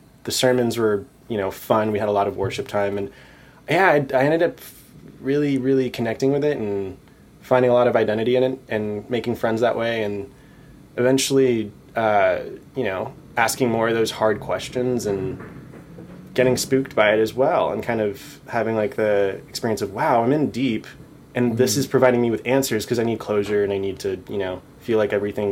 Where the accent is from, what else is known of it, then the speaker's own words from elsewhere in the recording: Augusta, Georgia, United States; also born or lived in Japan / South Carolina; So I grew up in Augusta, Georgia.